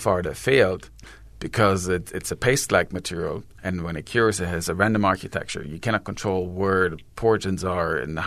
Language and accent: English; Baden-Württemberg, Germany; English is a second language; So I grew up in the Black Forest area, but then moved up north in Schwarzwald.